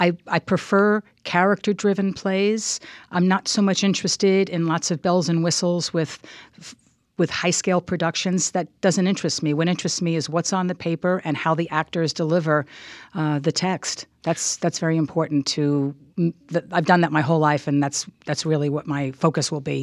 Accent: Long Island, New York, United States; moved away as an adult; I'm from Long Island. I went to college on the East Coast in Washington, D.C.

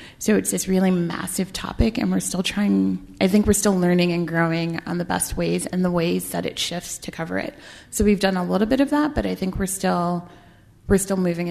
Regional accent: New York, United States; I grew up in New York, and I live there now

